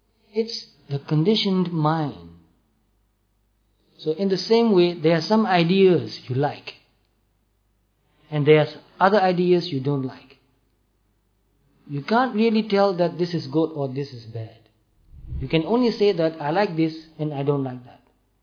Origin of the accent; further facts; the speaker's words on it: Myanmar; I was born in Burma, and I've lived there until now. So I am conditioned by the culture that I was born in.